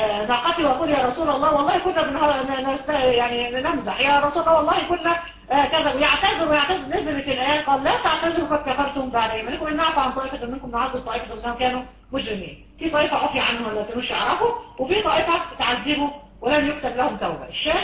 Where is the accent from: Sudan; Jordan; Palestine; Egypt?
Egypt; او المشهور عندنا في مصر اللي هي مش عارفه تحول ابريل